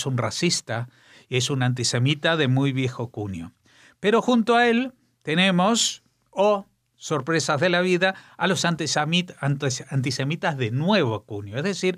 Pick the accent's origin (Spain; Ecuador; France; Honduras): Spain; Madrid, Community of Madrid; porque yo soy judío, yo soy de Madrid